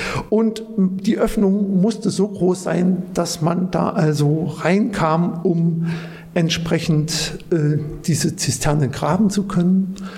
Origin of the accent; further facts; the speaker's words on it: Lossa, Germany; Ich bin auf dem Dorf groß geworden, das ist gar nicht so weit weg von hier in Lossa.